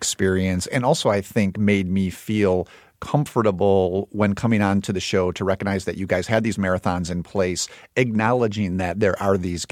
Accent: Chicago, Illinois, United States; As a Chicagoan

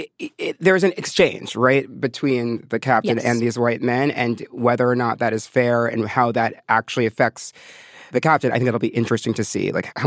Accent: California, United States; I'm Californian. I'm American.

